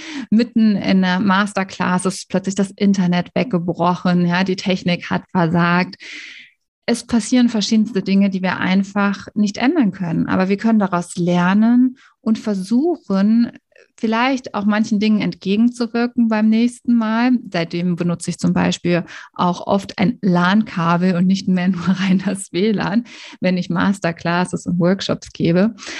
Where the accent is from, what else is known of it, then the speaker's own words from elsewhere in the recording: North Rhine-Westphalia, Germany; ich bin Rheinländer durch und durch und ich habe gerade schon gesagt, Köln ist meine Wahlheimat. Das heißt, ich bin hier nicht geboren, aber ich bin auch gar nicht so weit weg geboren, denn ich komme aus einem Vorort von Düsseldorf.